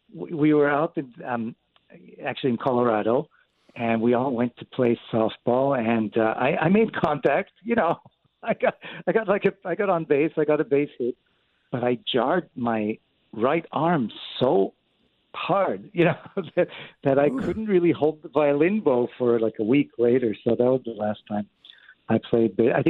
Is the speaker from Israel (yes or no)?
yes; Jerusalem, Jerusalem District, Israel; When I was growing up in Jerusalem in the 1970s, music was really everywhere, and it was part of everybody's education.